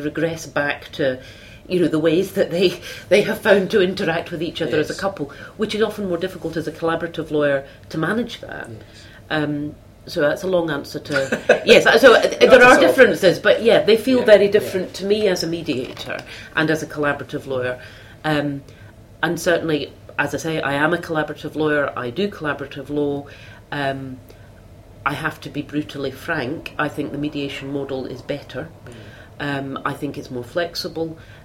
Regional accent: Scotland, United Kingdom; perhaps not sufficiently different for us as Scottish lawyers from the way we often work simply with our normal solicitor hat on

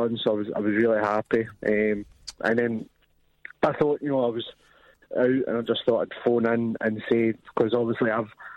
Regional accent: Glasgow, Scotland, United Kingdom; Well, see, this is the thing. I'm from Glasgow, right?

